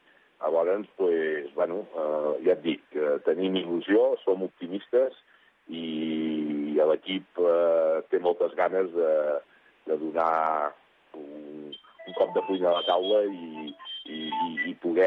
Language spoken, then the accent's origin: Catalan; Catalonia, Spain; perquè, bueno, som catalans